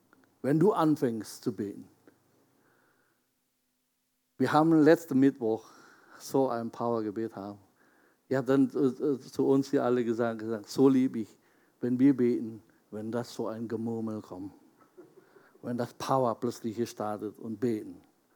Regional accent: Jakarta, Indonesia; German is a second language; also bei mir in Jakarta, wo ich herkomme?

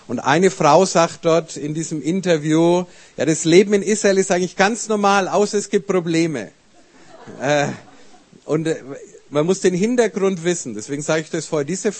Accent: Nuremberg, Bavaria, Germany; also born or lived in Spain; Ich komme ursprünglich aus Nürnberg, für die, die mich nicht kennen, aber wir wohnen im Ruhrgebiet. Wir waren lang Missionare in Spanien. Meine Frau und ich, wir haben 3 Kinder und sind vor 10 Jahren nach Deutschland zurückgekommen.

